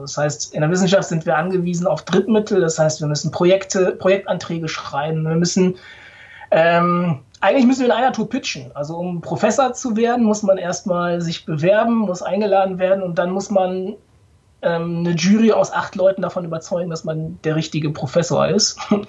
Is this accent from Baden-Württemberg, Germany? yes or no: no; North Rhine-Westphalia, Germany; born there